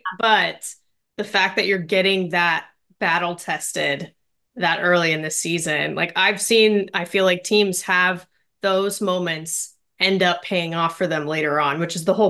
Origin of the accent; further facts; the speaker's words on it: California, United States; and I'm from Southern California. So my family would come out, you know, and watch, and extended family too.